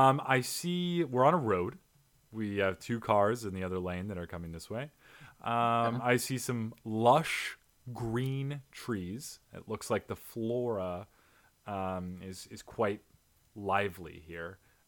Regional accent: Arizona, United States; We're all from Arizona, folks, so we don't know what an actual tree is.

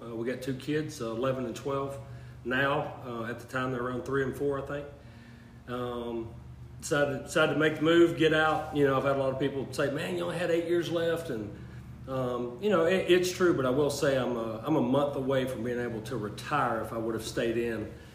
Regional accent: Jasper, Alabama, United States; I was born and raised in Jasper. I went to Curry, up around your stomping grounds, neck of the woods.

